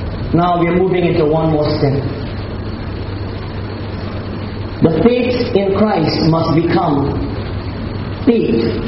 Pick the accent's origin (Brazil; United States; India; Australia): India; So friends, I'm an Indian. We love business.